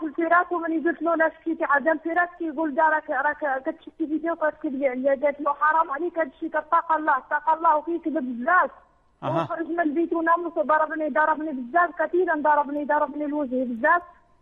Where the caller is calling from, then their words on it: France; من فرنسا.